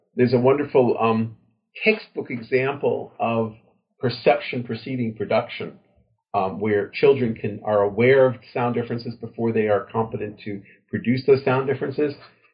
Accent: New York, United States; York, yeah.

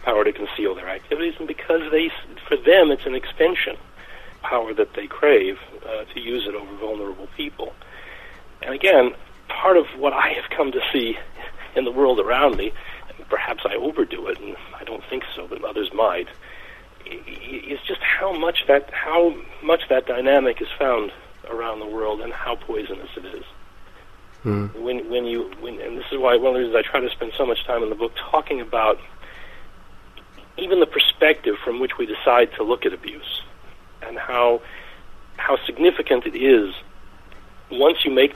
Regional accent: Deep South, United States; born there; Particularly, perhaps because I was born in the Deep South

